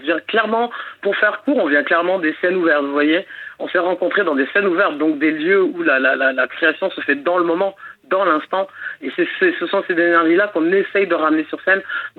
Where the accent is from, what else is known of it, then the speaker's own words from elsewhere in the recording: Central African Republic; first language Sango; l'anglais et le sango, qui est ma langue maternelle, qui est la langue du Centrafrique.